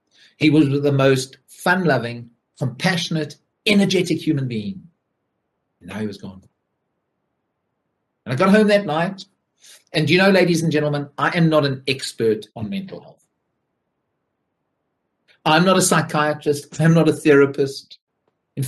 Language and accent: English; South Africa; now in Surrey, United Kingdom; I'm a South African living down in Surrey in the UK.